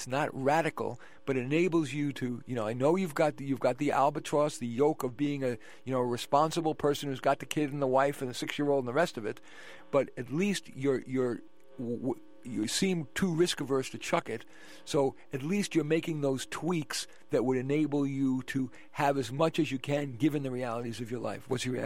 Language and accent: English; New York, United States; Okay, so I'm from New York. I love pizza